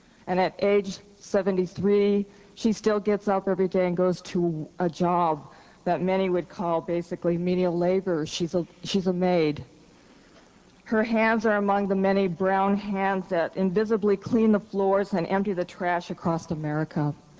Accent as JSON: {"language": "English", "region": "Washington", "country": "United States", "said": "I'm from Washington State. I'm also an alumni of the University of Illinois."}